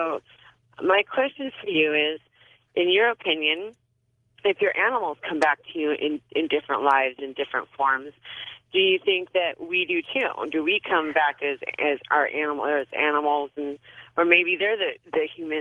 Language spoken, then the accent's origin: English; Long Beach, California, United States; I'm from Long Beach, California.